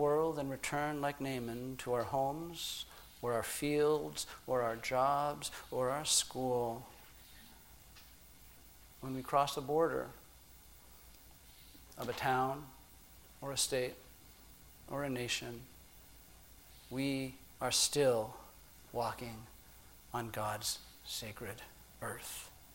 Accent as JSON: {"language": "English", "country": "United States", "said": "As an American, I am proud that our land is holy and blessed and chosen."}